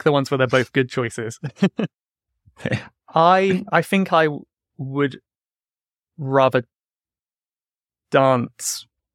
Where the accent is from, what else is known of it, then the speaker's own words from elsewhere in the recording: South West England, United Kingdom; I'm originally from Cornwall in the southwest of England.